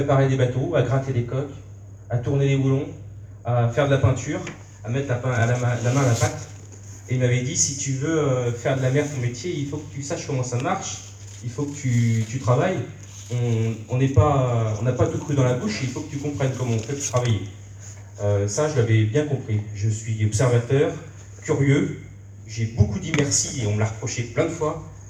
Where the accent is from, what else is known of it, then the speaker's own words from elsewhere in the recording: Saint-Malo, Brittany, France; 26 ans, je suis originaire de Saint-Malo, j'y suis né et j'y vis depuis toujours.